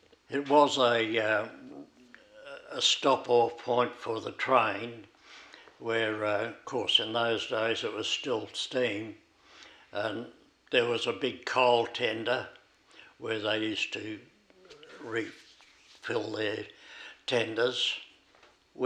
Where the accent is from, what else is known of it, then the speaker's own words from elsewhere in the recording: Tarcoola, South Australia, Australia; also born or lived in Greenock; I was born at Greenock, up in the Borough of Ossa. And I don't know much about Greenock because just after I was born, we moved over to Tarcoola. My dad was moved over there to work on the railways.